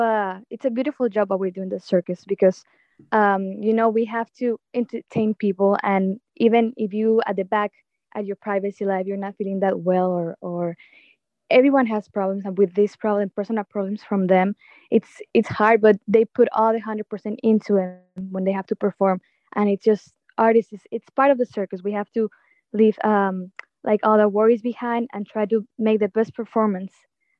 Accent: Texas, United States; Well, I grew up in Texas. Well, also with the other traveling circus.

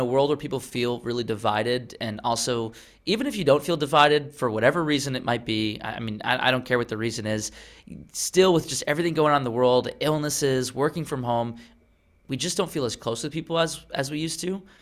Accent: Long Island, New York, United States; I'm from Long Island, New York, which is why I talk so fast.

